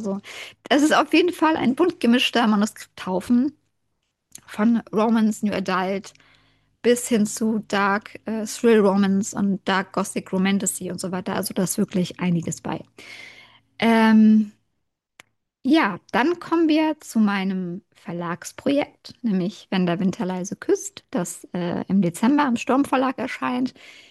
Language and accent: German; Kiel, Schleswig-Holstein, Germany; Ich bin ja Ostseemädel, ich komme aus Kiel, ich bin dort geboren und aufgewachsen